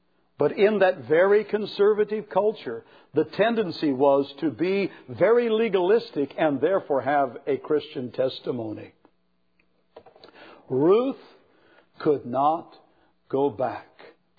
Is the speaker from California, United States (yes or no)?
yes; California, United States; And of course, I was from California, so I was the brunt of everything. I was sort of skewered and roasted slowly for being from California.